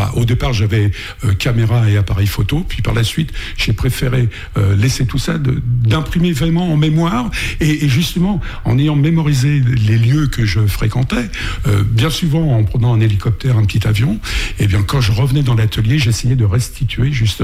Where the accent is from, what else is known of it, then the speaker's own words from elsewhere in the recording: Paris, Île-de-France, France; born there; je suis né à Paris dans le 18e